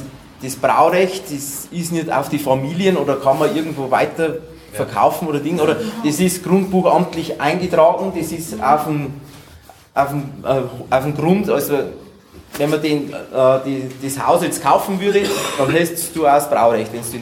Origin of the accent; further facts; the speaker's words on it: Bavaria, Germany; Also, und es ist halt bei uns in der Oberpfalz